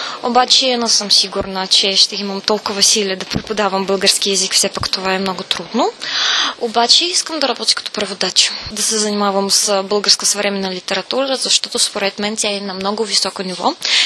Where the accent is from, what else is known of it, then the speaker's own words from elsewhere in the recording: Russia; Bulgarian is a second language; now in Bulgaria; Аз съм от Русия, обаче тук е много зелено